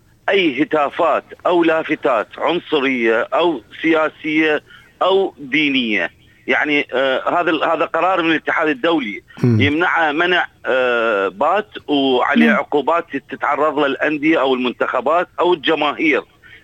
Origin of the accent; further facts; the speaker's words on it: Iraq; انا هسه اتحدث كوني عراقي